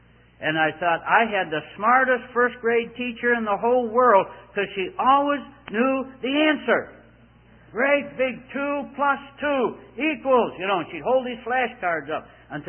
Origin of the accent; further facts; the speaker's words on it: Scotland, United Kingdom; I'm a Scotsman, and I like to get everything I possibly can.